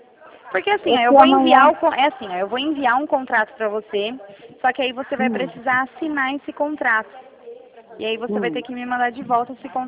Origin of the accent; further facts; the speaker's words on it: São Paulo, Brazil; eu sou aqui do interior de São Paulo